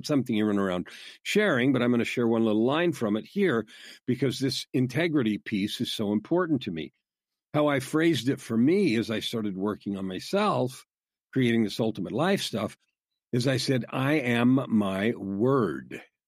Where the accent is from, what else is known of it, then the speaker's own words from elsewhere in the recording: California, United States; also born or lived in Arizona / Idaho; now in Canada; I was born in California. I grew up with, you know, in that state till.